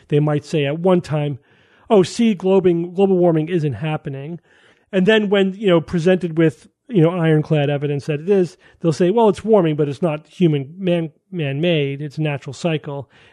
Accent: Northern Ireland, United Kingdom; I was born and raised in Northern Ireland, which at the last glacial maximum was under a mile of ice.

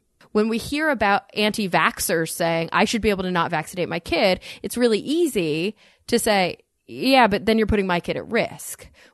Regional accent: Texas, United States; I think about growing up in Texas.

